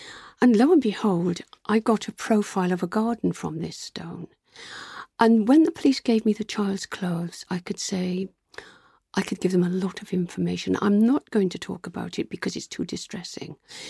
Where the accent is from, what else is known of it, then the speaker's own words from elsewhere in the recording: United Kingdom; oh, I'm a British botanist and I'm very interested in peat.